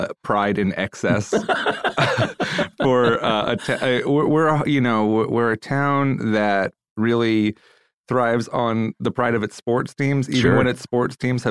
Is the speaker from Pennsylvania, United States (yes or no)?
yes; Philadelphia, Pennsylvania, United States; now in Virginia, United States; As a Philadelphian, but I'm an expat. Like, I don't live in Philly anymore. I live in Virginia now.